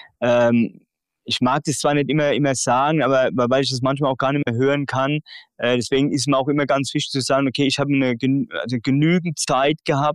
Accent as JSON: {"language": "German", "region": "Rhineland-Palatinate", "country": "Germany", "said": "Als Pfälzer gab es nichts anderes wurde auch nichts anderes zugelassen."}